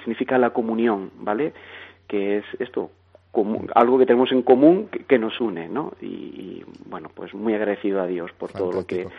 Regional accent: Bullas, Region of Murcia, Spain; moved away as an adult; now in Fuerteventura, Spain; ha sido desde mis orígenes hasta con 27 años que me vine de Murcia a Fuerteventura sin conocer la realidad de las Islas Canarias

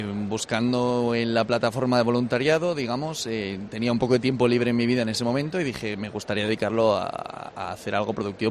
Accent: Madrid, Community of Madrid, Spain; Yo soy de Madrid, pero de la periferia. Yo vivo en Galapagar, en concreto.

